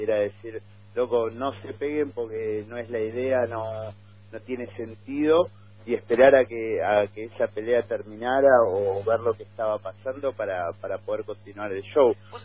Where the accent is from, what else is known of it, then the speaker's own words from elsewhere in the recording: Argentina; lo que nos toca como desafío como argentinos pasar este momento y crecer